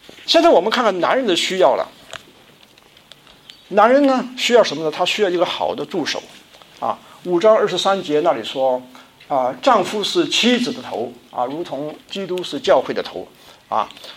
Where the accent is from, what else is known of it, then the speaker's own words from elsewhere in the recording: China; 我们中国人要学习不是控制别人，要去促进别人的好处。